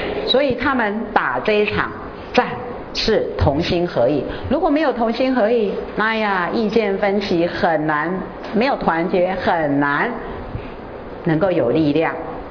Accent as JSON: {"language": "Chinese", "country": "China", "said": "我讲中国人也不对，要得罪人家，讲他们，哎，我中国人没面子啊"}